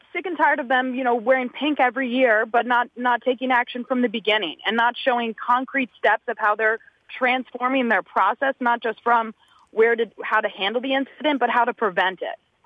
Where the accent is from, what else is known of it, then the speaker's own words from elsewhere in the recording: Baltimore, Maryland, United States; now in Detroit, United States; So I'm originally from Baltimore, a huge Ravens fan